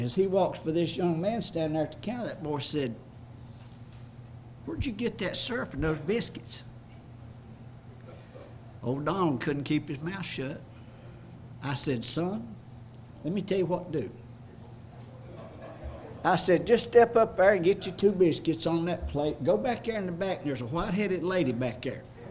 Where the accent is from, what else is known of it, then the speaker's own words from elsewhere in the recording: French Camp, Mississippi, United States; Since we're from French camp, I got to tell a French camp story.